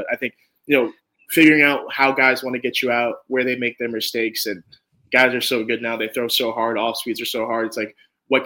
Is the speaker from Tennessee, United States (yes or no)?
no; Brooklyn, New York, United States; I got to root for my city, right? I'm from Brooklyn. It's my borough.